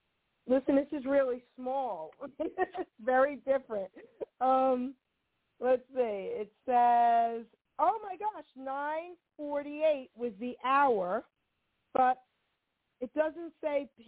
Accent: New York, United States; born there; 1961. I was born in New York.

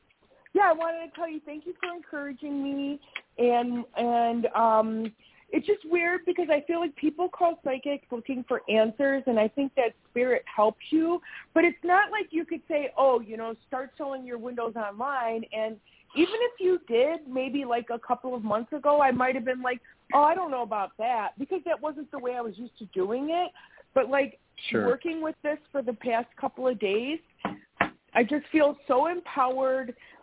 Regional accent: Chicago, Illinois, United States; well, I'm from Chicago, so – but it's just beautiful up here.

